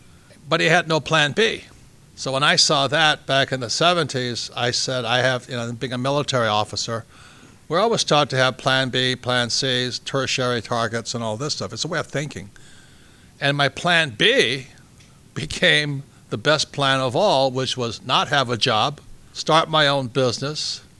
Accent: Hawaii, United States; I grew up in Hawaii, which Forbes magazine called the People's Republic of Hawaii.

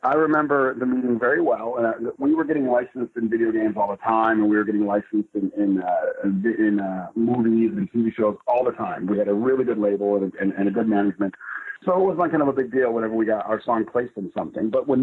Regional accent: Buffalo, New York, United States; I follow the Sabres in my hometown, Buffalo.

